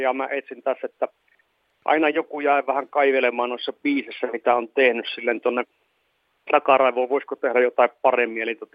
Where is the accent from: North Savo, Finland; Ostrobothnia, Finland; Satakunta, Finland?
North Savo, Finland; Kuopio; No joo, kyllä mä sen Kuopiosta olen lähtöisin